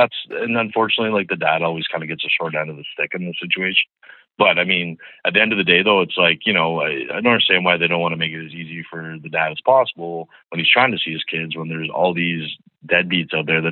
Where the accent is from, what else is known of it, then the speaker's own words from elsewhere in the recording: Canada; I'm going to say kilometers cause I'm from Canada